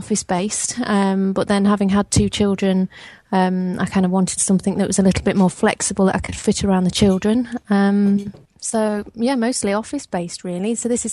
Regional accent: Eccleshall, West Midlands, United Kingdom; from Eccleshall in Staffordshire, and I'm doing the Level 2 Technical Certificate in Domestic Plumbing and Heating.

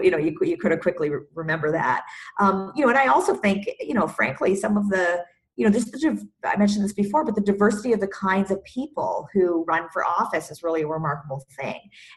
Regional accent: Ontario, Canada; I grew up in Ontario and I was living in Toronto at the time.

